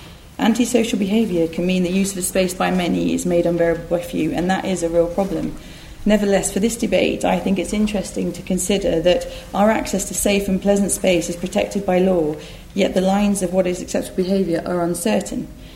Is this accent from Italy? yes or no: no; East of England, United Kingdom; I grew up in Essex